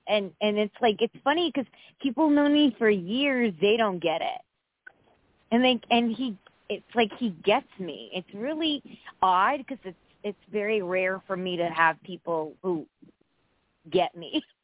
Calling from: Connecticut, United States; I'm from Connecticut.

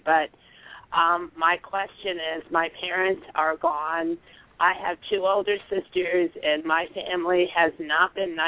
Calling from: Illinois, United States; I'm calling from Illinois.

